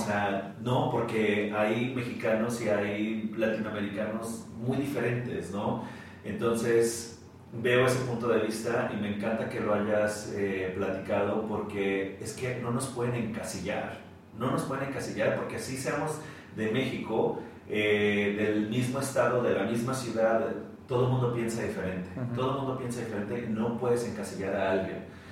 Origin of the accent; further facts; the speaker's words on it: Guatemala; empiezas a decir que, ah, soy de Guatemala, y te empiezan a hacer este tipo de pregunta de que, pero si eres de Guatemala, ¿por qué eres tan blanco?